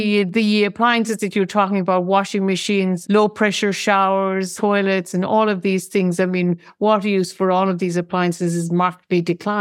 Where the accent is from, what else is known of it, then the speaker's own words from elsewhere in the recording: Ireland; I grew up in Ireland, and so we didn't have hot water all the time.